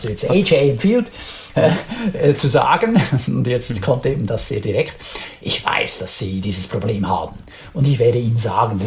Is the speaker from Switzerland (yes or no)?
yes; Switzerland; So, wow, man fühlt sich dann als Schweizer dann manchmal so ein bisschen vor den Kopf gestoßen.